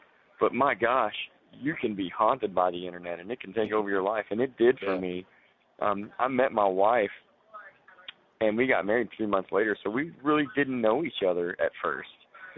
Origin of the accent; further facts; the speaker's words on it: Little Rock, Arkansas, United States; Sure. I grew up in Little Rock, Arkansas, and I grew up in Little Rock.